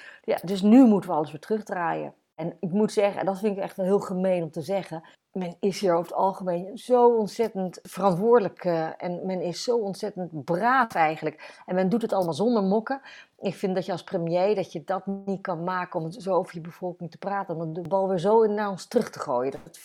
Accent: Netherlands; En dat geldt voor ons als Nederlanders natuurlijk ook heel duidelijk.

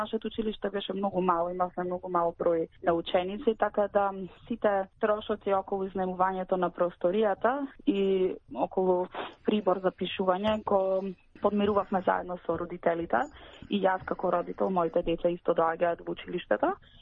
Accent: Bitola, Pelagonia, North Macedonia; Јас сум по потекло од Битола, значи сум битолченка. Во Македонија дипломирав на факултет

